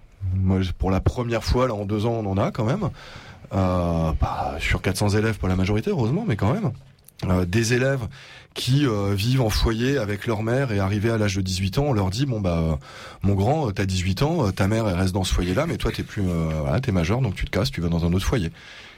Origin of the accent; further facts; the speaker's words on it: Brittany, France; J'ai une voiture, je suis blanc, je viens de Bretagne.